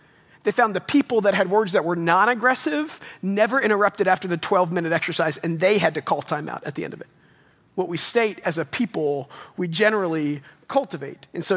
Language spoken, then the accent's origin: English; Double Oak, Texas, United States; I grew up in Double Oak and I never thought I'd be back.